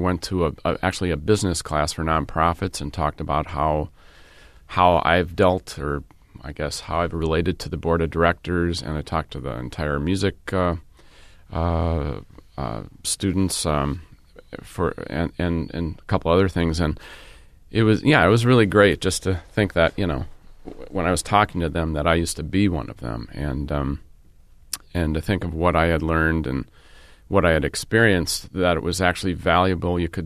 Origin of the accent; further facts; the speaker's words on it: Menomonee Falls, Wisconsin, United States; also born or lived in Milwaukee; I was born in Milwaukee, and I grew up in Menominee Falls, but I had a lot of really sort of exciting, exotic experiences away from Milwaukee as a musician.